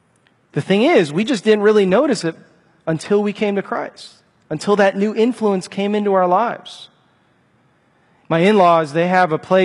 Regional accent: Chicago, Illinois, United States; I'm from Chicago, so I'm new to all this stuff out in the wilderness, right?

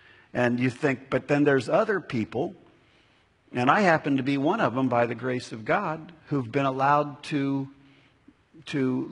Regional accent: Columbus, Ohio, United States; well, where are you from? I'm from Columbus, Ohio.

